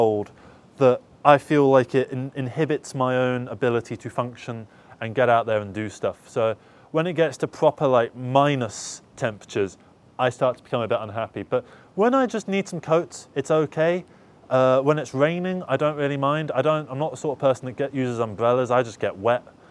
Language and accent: English; United Kingdom; today, I wanted to talk to you a little bit about the weather, as the British tend to do. We like to talk about the weather, as is the stereotype.